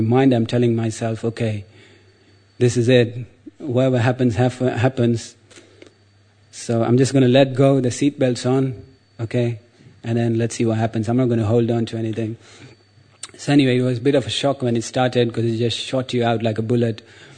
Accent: India; especially Indian people, and I can say this because I'm Indian

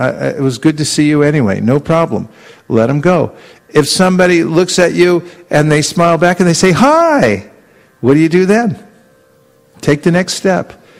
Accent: San Francisco, California, United States; I announce where I'm from. I'm from San Francisco.

